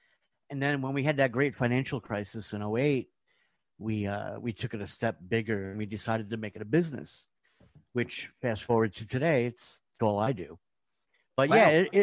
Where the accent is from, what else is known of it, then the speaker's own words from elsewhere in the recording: New York, United States; Down here in Georgia, forget about it. I'm a New Yorker in Georgia.